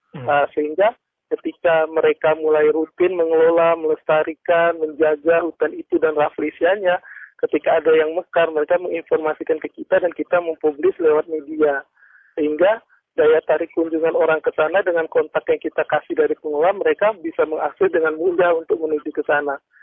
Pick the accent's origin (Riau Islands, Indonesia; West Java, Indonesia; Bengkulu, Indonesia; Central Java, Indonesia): Bengkulu, Indonesia; Dan saya juga sebagai anak Bengkulu termasuk orang baru yang melihat rafflesia itu baru di tahun 2010 pertama kali